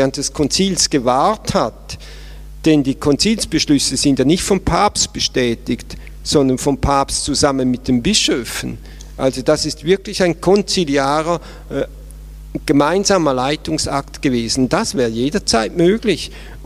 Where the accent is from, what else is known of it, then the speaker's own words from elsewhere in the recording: Switzerland; Ich komme ja aus der Schweiz